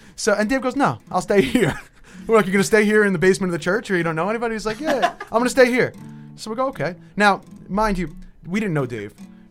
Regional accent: Plainview, New York, United States; I'm from Plainview. These guys are from Levittown.

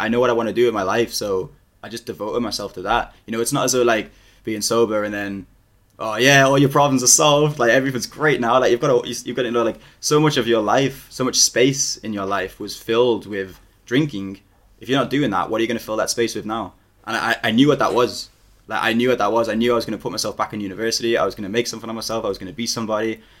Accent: Liverpool, North West England, United Kingdom; also born or lived in Birmingham; yeah, I'm from Liverpool, born and raised. I did live in Birmingham for a while.

